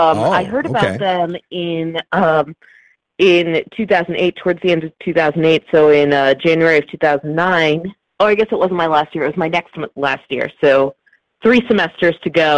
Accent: Dallas, Texas, United States; And, you know, I grew up in Dallas, Texas, and when I was there, I joined the DFW Normal chapter

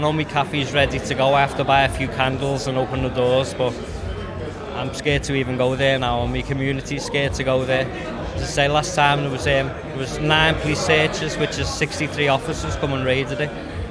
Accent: Liverpool, North West England, United Kingdom; I'm from Liverpool.

